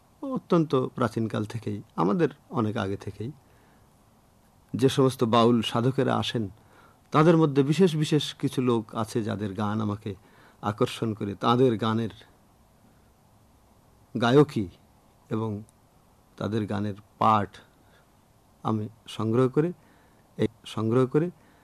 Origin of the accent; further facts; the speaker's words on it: Harishankarpur, Khulna Division, Bangladesh; born there; কুষ্টিয়া জেলারই সদর থানাতেই হরিশঙ্করপুর গ্রামে।